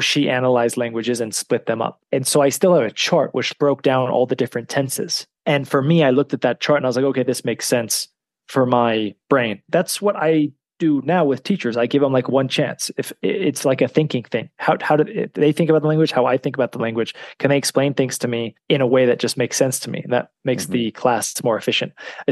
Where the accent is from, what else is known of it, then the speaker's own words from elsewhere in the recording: San Francisco, California, United States; I'm from San Francisco.